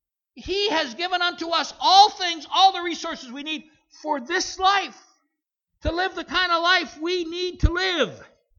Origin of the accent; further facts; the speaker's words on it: Montana, United States; I'm from Western Montana. We're surrounded by Mormons who do good works.